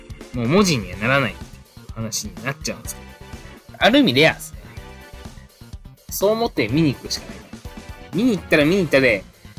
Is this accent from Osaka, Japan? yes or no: no; Kyoto, Japan; 自分の出身がですね、京都なんですけども